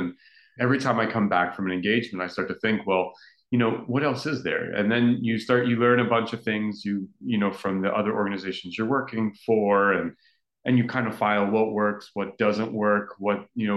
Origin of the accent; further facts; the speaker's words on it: New York, United States; I'm originally from New York, and a lot of my early childhood experiences were in the vocal ensemble world.